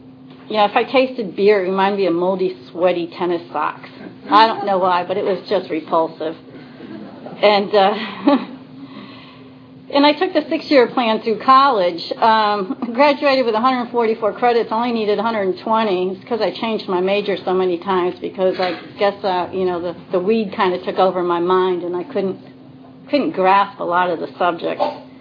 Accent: Connecticut, United States; door to a first-generation Italian family, and we would drive down to Passaic for the Sunday dinner. I was raised in Connecticut.

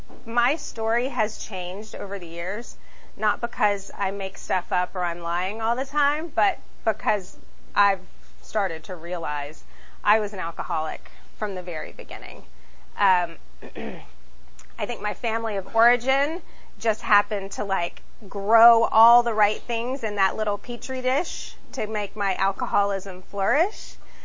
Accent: Baton Rouge, Louisiana, United States; I grew up in Baton Rouge, Louisiana. You know, you practically put booze in the bottle when you grow up down there.

